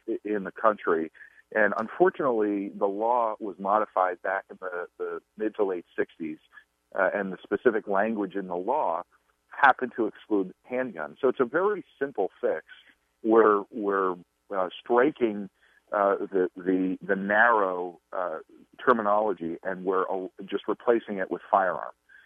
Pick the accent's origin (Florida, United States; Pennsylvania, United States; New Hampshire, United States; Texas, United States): New Hampshire, United States; I'm from New Hampshire. We are the live free or die state, and we are also no income, no sales tax state.